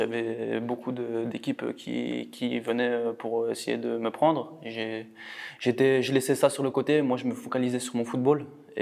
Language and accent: French; Belgium; je suivais le championnat belge car je suis belge.